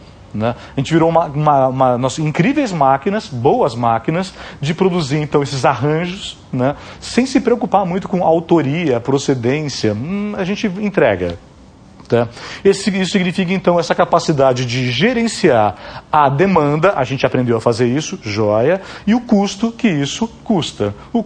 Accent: São Paulo, Brazil; O que é que, como legítimo paulistano, né, que eu sou, eu aprendi a fazer?

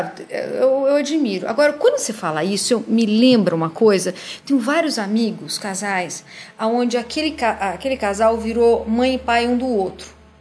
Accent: Brazil; born there; Nasci no Brasil.

